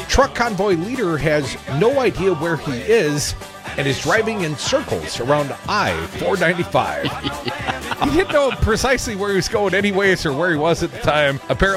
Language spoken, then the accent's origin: English; Wisconsin, United States; We are the Cheeseheads. We are from Wisconsin.